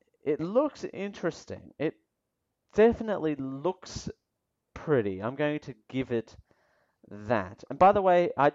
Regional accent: Australia; I'm from Australia.

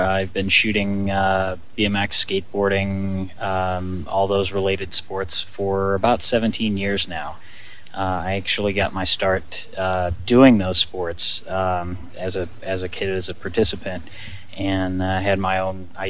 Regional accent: Illinois, United States; now in Los Angeles, United States; I grew up in Illinois, and I found myself with a job in Los Angeles a few months later

